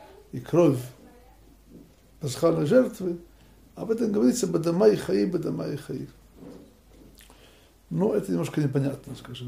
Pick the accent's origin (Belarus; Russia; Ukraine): Russia; moved away as an adult; now in Israel; когда я бежал из России, я не мог понять, как можно уехать